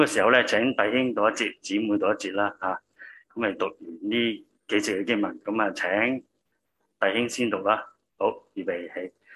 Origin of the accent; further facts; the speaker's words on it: China; 咁我哋中国人都问讲咧就民以食为天啦，最紧要食